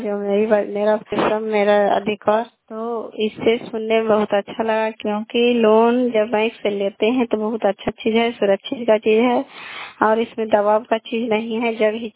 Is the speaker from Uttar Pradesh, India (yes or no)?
no; Kalyanpur, Bihar, India; घर कल्याणपुर वाली बेची पंचायत प्रखंड चन्नी जिला ललंदा का निवासी हूँ।